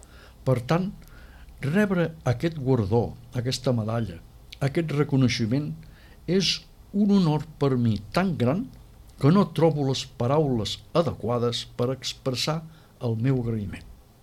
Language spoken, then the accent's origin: Catalan; Sitges, Catalonia, Spain; jo considero tots els que hem nascut aquesta època, som sitgetans de Socarrel